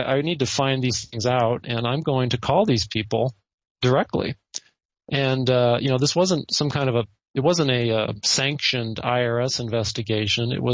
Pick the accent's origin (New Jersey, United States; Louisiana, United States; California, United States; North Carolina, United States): California, United States; San Jose; I grew up in San Jose, California, about 50 miles to the south of San Francisco.